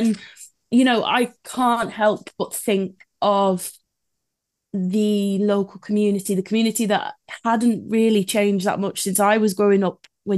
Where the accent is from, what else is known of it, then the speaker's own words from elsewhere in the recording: Madeley, West Midlands, United Kingdom; As I said, I grew up in Madeley. I am not that far away now where I live. And really, Madeley has always been very industrialized.